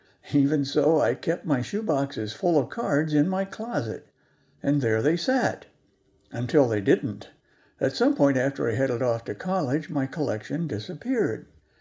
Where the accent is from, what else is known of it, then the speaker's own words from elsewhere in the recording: United States; Like millions of other kids growing up in America in the 1950s, I became a collector of baseball cards at an early age.